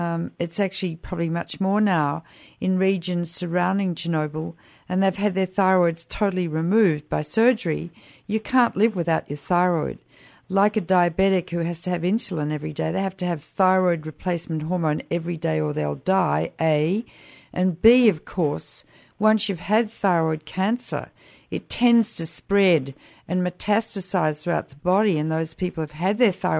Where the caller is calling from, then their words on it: Australia; I'm taping this from Australia